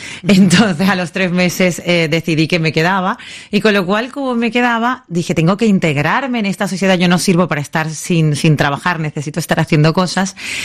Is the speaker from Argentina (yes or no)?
yes; Argentina; moved away; also born or lived in Venezuela / Spain; yo que soy argentina, yo nací en Argentina, luego viví en Venezuela y muchos años en España.